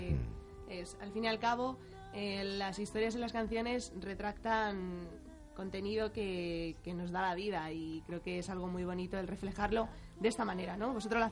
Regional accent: Madrid, Community of Madrid, Spain; para los que somos de Madrid vamos muy rápido, ¿eh?

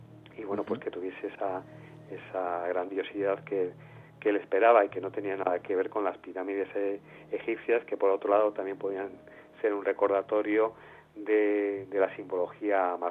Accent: Madrid, Community of Madrid, Spain; Para los que somos de Madrid y, bueno, los que vivimos en la capital

